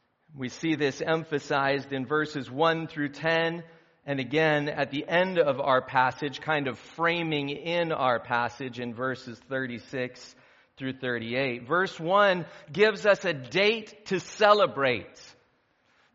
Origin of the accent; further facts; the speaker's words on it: United States; You see here what most of us who grew up in America, I grew up in America too, so this is how I think of things.